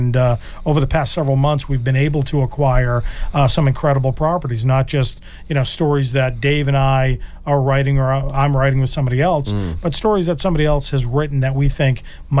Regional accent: Massachusetts, United States; Now, growing up on the Cape, you know, that becomes legend, that becomes hearsay.

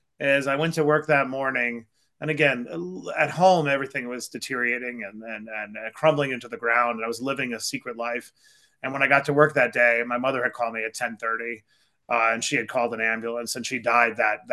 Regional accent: New York City, New York, United States; Yeah, I grew up in Queens, New York. Shout out to anyone from Queens who's listening. I grew up on Springfield Boulevard, and the background of my early life was extreme abject poverty.

